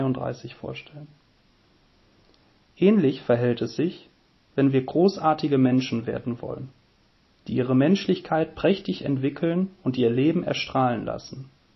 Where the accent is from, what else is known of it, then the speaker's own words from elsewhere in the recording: Düsseldorf, North Rhine-Westphalia, Germany; ich komme aus Düsseldorf.